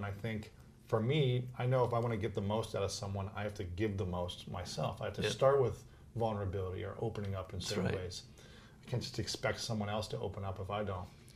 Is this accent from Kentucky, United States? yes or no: no; Ohio, United States; now in Los Angeles, United States; From Ohio